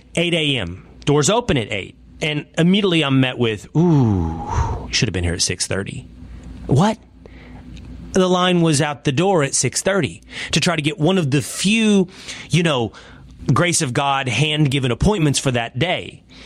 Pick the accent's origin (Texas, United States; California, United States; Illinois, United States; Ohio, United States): Texas, United States; Sherman; I'm going to drive to my hometown. I'm going to drive to Grayson County, Texas. I'm going to Sherman.